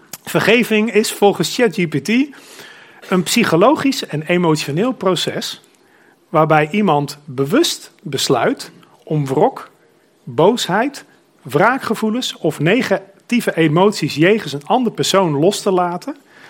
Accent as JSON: {"language": "Dutch", "country": "Netherlands", "said": "hebben wij niet als Nederlanders onze cultuur zodanig opgelegd aan een heel andere cultuur, met het gevoel van wij zijn superieur."}